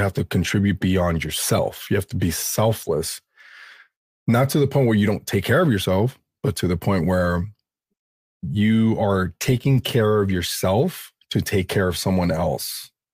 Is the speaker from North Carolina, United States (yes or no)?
no; City Terrace, California, United States; I mean, I had a choice growing up in City Terrace too, you know, and, you know, doing a little bit of residency in South Central with my mom's old boyfriend.